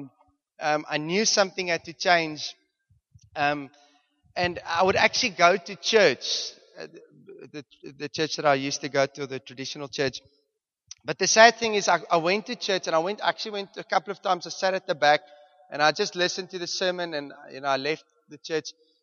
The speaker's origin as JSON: {"language": "English", "region": "Mpumalanga", "country": "South Africa", "tie": "born or raised there", "also_born_or_lived": "Johannesburg", "said": "So I stayed in Johannesburg for the first 6 years of my life. We moved to Mpumalanga. I stayed on a farm."}